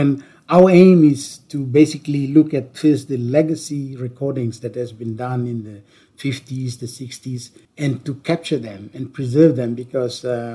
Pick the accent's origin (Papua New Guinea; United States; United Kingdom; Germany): Papua New Guinea; East New Britain; now in Australia; My cultural heritage, I am from New Britain Island in Papua New Guinea. I come from the Tolai tribe, or the Gunantuna, locally known. And I've moved to Australia, and I'm now in a diaspora community.